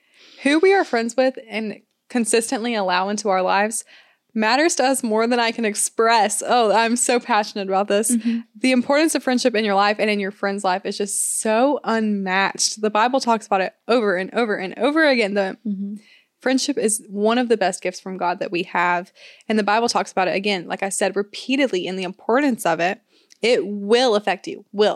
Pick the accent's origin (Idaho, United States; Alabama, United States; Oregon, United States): Alabama, United States; Sorry, guys. I'm from Alabama.